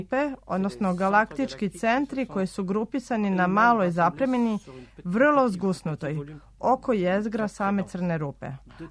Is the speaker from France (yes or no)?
yes; Dijon, Bourgogne-Franche-Comté, France; born there; Serbian is a second language; Rođen sam u Dijonu, u Burgundiji. Imam 49 godina, moj otac je Francuz, a majka Dankinja. Poreklo moje familije sa francuske strane je vrlo frankofono, a baka sa očeve strane je sa Korzike.